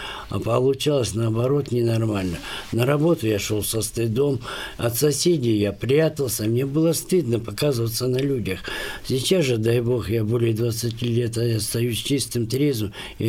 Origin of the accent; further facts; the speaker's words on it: Chita, Zabaykalsky Krai, Russia; now in Irkutsk, Russia; Я из Читы приехал в Иркутск